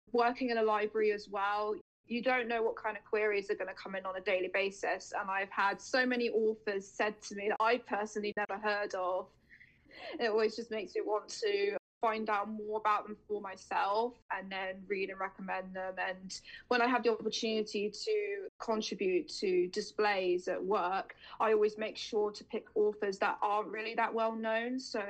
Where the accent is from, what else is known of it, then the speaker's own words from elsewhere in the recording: England, United Kingdom; Okay, so I'm from England. I'm 25.